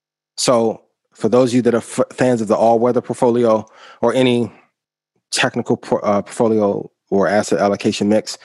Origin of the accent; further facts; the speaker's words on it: Indiana, United States; This shot was taken in Marion, Indiana. I'm from Indiana.